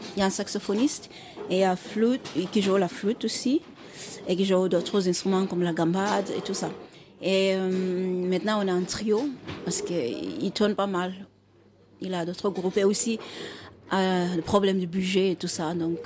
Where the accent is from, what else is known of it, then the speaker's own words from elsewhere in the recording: Cape Town, Western Cape, South Africa; first language Xhosa; French is a second language; Alors, je suis d'origine de l'Afrique du Sud. Je suis née au Cap. Je viens de là-bas. Et parfois, je chante dans ma langue maternelle, qui s'appelle le Xhosa. Ça vient de Western Cape.